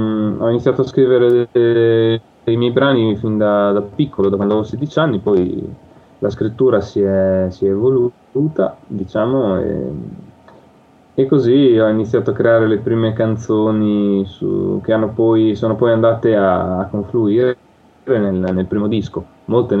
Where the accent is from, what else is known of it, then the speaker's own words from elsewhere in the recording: Imola, Emilia-Romagna, Italy; vengo da Imola